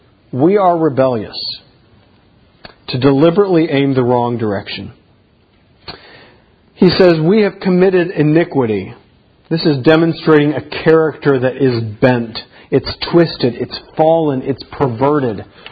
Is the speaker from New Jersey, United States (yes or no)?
no; South Carolina, United States; Down south where I grew up in South Carolina, there's this vine called kudzu.